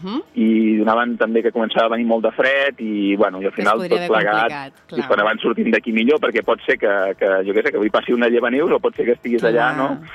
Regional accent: Vilafranca, Catalonia, Spain; la meva dona és d'aquí, de Roquetes, jo soc de Vilafranca, nosaltres vivim molt a prop de Vilafranca

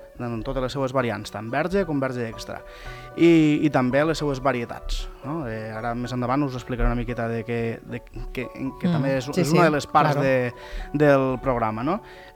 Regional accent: Santa Bàrbara, Catalonia, Spain; que jo mateix també soc de Santa Bàrbara

